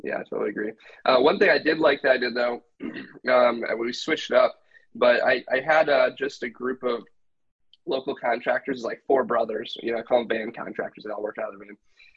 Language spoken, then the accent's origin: English; Michigan, United States; now in Austin, United States; That's why I moved from Michigan, where I grew up, to Austin.